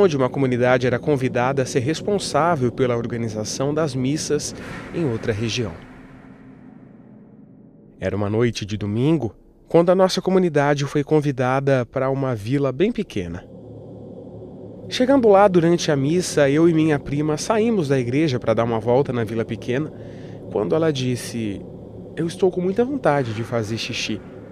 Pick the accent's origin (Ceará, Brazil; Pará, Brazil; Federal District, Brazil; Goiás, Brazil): Pará, Brazil; Santarém; tenho 20 anos e sou de Santarém, no Pará.